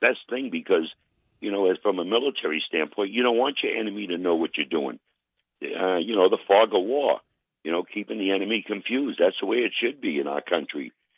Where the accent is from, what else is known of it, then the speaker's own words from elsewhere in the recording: Cambridge, Massachusetts, United States; I grew up in Cambridge, Sam, Mass. My grandfather was the mayor of Cambridge, Mass. For 4 terms.